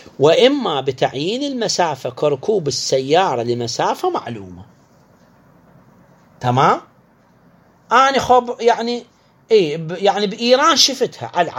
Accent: Iraq

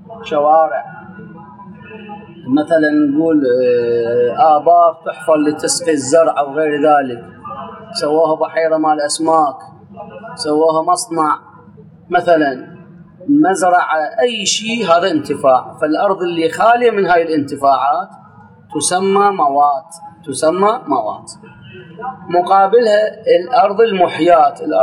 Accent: Iraq; احنا عندنا بالعراق صحراء غربية

